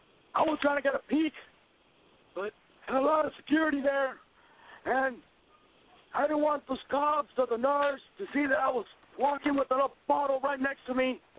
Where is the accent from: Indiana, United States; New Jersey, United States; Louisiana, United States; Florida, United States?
Florida, United States; Fort Lauderdale; born there; I was born here in Fort Lauderdale.